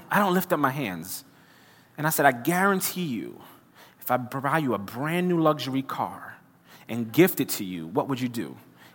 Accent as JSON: {"language": "English", "town": "Brooklyn", "region": "New York", "country": "United States", "tie": "born or raised there", "said": "I grew up in Brooklyn where what that looked like was a little bit scary to me."}